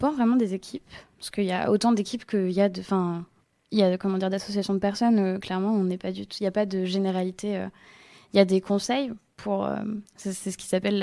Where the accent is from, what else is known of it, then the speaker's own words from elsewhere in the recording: Nantes, Pays de la Loire, France; comme on vient de Nantes et qu'on était en Charente